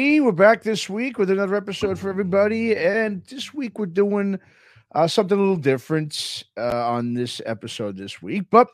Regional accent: Queens, New York, United States; I'm from Queens. It's a band from Queens in New York.

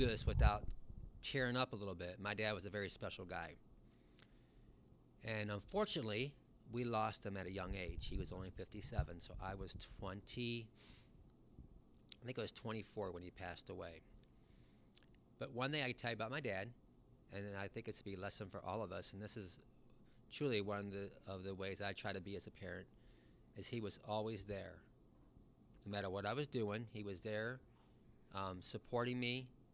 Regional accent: Streetsboro, Ohio, United States; I grew up in Streetsboro

